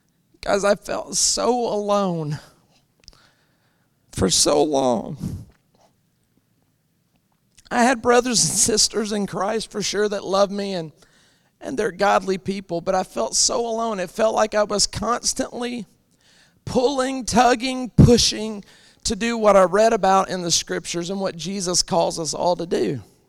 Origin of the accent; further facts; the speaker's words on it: Alabama, United States; So I was born and raised in Alabama all my life.